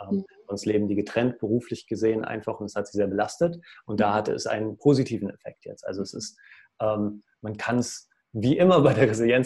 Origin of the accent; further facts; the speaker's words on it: Germany; Ich komme aus der Nähe von Hamburg, aus einem kleinen Dorf, aus einer Bäckerfamilie